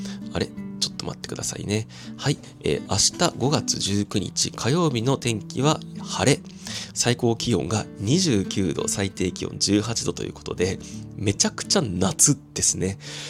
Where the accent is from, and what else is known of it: Kobe, Hyogo, Japan; born or raised there; also born or lived in Christchurch, New Zealand / Houston, United States; now in Tokyo, Japan